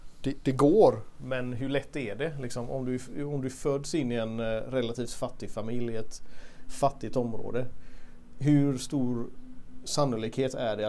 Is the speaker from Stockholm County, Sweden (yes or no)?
no; Gothenburg, Västra Götaland County, Sweden; Men nu var det så att trots att vi kom från liksom Angered